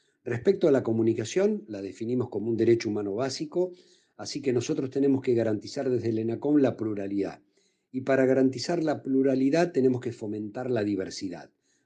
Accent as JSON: {"language": "Spanish", "country": "Argentina", "said": "Así somos los argentinos."}